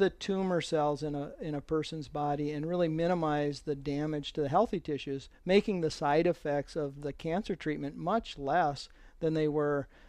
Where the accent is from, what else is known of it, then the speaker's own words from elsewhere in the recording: Mobridge, South Dakota, United States; Yeah, I grew up in a small rural community. I grew up in Mobridge, 100 miles north of here.